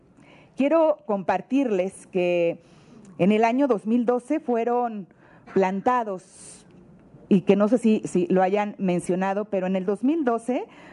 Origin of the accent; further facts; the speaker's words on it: Guanajuato, Mexico; soy de Guanajuato, una relación muy importante que tenemos